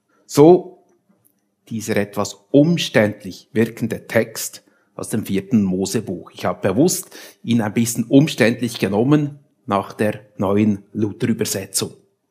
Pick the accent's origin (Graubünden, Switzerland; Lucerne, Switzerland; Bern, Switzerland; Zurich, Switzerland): Bern, Switzerland; accent: Bernese German; soll ich Berndeutsch oder Hochdeutsch predigen, wobei, wie gesagt, Hochdeutsch kann ich nicht.